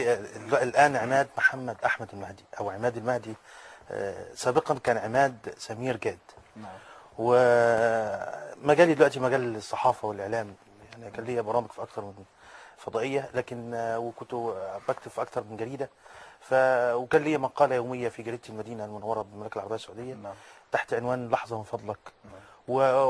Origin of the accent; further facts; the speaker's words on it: Egypt; وده المثل العام اللي عندنا في مصر يقول لك الممنوع مرغوب